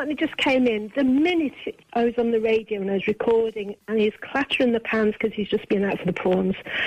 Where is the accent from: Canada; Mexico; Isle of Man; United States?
Isle of Man; Ramsey; From Ramsey, yes, sir.